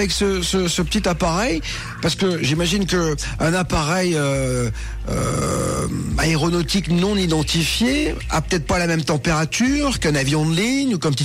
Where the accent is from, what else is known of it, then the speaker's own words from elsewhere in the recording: Toulouse, Occitanie, France; surtout que moi, je suis toulousain, donc ça fait du boulot là-bas.